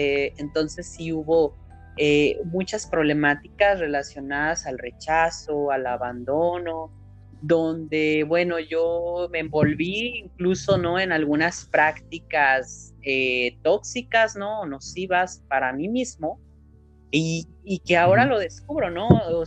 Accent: Mexico; Entonces imagínate eso en nuestras culturas, ¿no? Como la mexicana

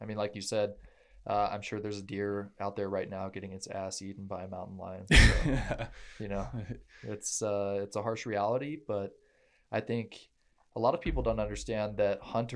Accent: Atlanta, Georgia, United States; also born or lived in England; so I was born in England in 1991, and we moved to Atlanta, Georgia until I was 6 years old. And then we moved back until it was around 10, right? 10, something like that, 10, 11. We moved back just after the millennium to Atlanta, Georgia.

